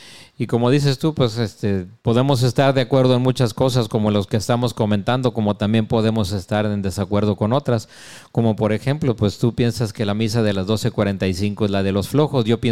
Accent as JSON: {"language": "Spanish", "country": "Mexico", "tie": "born or raised there", "moved": "as an adult", "lives_now": "United States", "said": "yo me crié más en mi infancia y adolescencia en México y ya después me vine a los Estados Unidos, ya tengo más tiempo aquí que en México, uh-huh. Porque he estado aquí más de 30 años"}